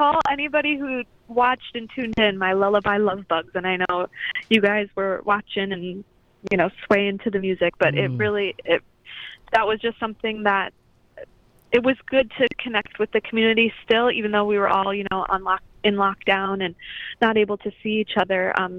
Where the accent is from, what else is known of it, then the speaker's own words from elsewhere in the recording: Portage, Wisconsin, United States; I am in Portage, Wisconsin, my hometown.